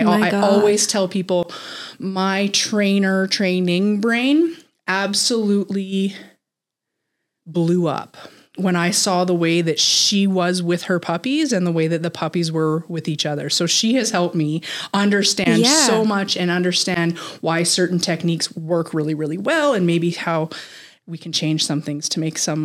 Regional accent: Calgary, Alberta, Canada; now in Cochrane, Canada; I am from Calgary. We are now in Cochrane.

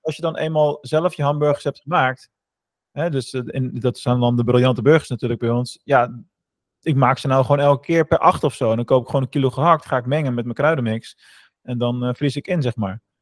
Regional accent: North Holland, Netherlands; En ik heb ook 10 jaar in Schagen gewoond en ik kom van Noord-Holland.

